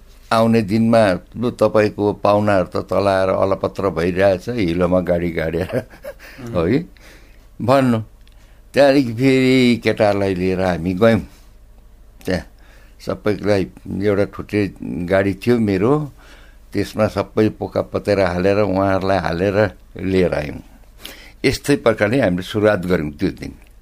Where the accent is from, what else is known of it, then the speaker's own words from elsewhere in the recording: Darjeeling, West Bengal, India; moved away; म दार्जिलिङ प्रपरको हुँ। दार्जिलिङ छोडेर यो मङमायामा म आएको 1983 सालमा।